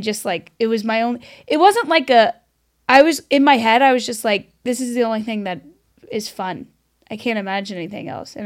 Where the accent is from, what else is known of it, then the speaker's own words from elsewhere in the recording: the South, United States; I'm from the South. My parents are cousins.